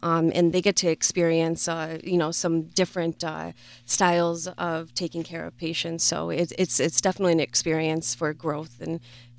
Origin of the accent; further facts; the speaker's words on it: Penn Yan, New York, United States; Yeah, so I actually born and raised in Penn Yan, so I've lived in the community